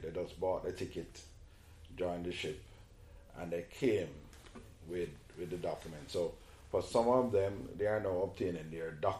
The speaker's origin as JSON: {"language": "English", "country": "Jamaica", "tie": "born or raised there", "said": "and when we growing up in Jamaica"}